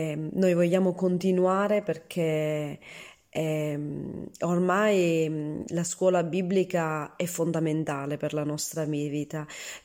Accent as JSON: {"language": "Italian", "town": "Palma di Montechiaro", "region": "Sicily", "country": "Italy", "said": "sono di Palma di Montechiaro"}